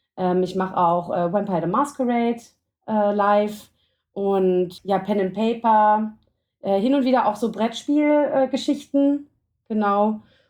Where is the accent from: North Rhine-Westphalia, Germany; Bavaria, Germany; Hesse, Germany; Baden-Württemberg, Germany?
Bavaria, Germany; ich bin aus dem Raum Mittelfranken